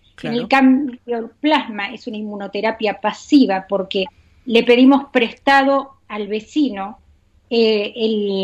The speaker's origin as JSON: {"language": "Spanish", "country": "Argentina", "lives_now": "Houston, United States", "said": "Yo soy científica argentina, para anticipárselos un poquito, porque hay gente que no me conoce, pero yo trabajé 25 años en Argentina para CONICET y en el Instituto Leluar."}